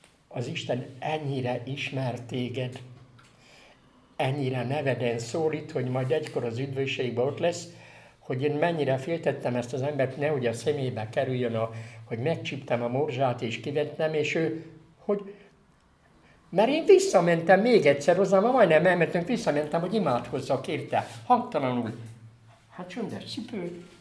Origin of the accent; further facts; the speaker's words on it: Nagykanizsa, Zala, Hungary; utána hazafelé Nagykanizsára, mert nagykanizsai vagyok